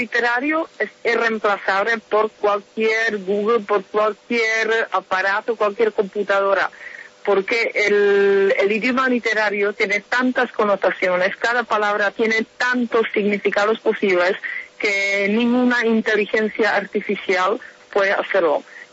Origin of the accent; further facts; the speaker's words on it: Czechia; Spanish is a second language; para poder traducirlos luego y presentarlos al público checo. Hablar de las traducciones que se hacen en mi país